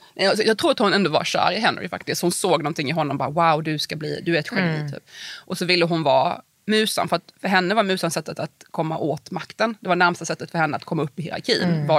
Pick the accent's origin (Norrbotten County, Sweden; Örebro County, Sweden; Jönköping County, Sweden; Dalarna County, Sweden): Jönköping County, Sweden; Värnamo; när jag växte upp i Värnamo och läste mycket böcker hela min uppväxt